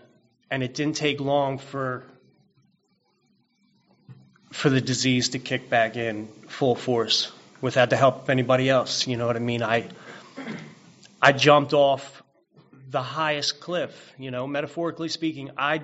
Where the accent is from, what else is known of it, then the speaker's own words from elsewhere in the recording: Philadelphia, Pennsylvania, United States; Born and raised in Philadelphia, and I had an older brother.